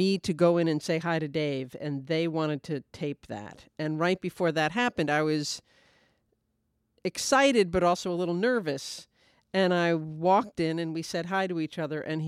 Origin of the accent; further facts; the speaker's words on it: New York City, New York, United States; I grew up in New York City, and I have a brother and a father who are both very into sports